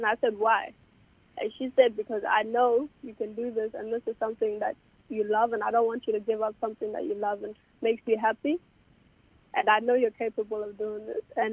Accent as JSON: {"language": "English", "town": "Kakuma", "region": "Turkana County", "country": "Kenya", "tie": "born there", "said": "Yep. I was born in Kakuma."}